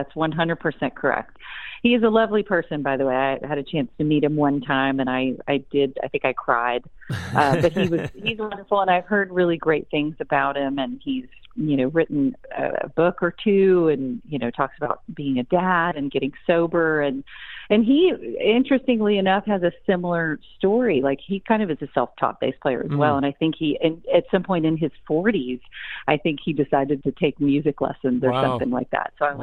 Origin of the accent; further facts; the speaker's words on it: Texas, United States; also born or lived in Shreveport; You know, growing up in Northeast Texas and Shreveport, it's a little bit different of a vibe than Austin was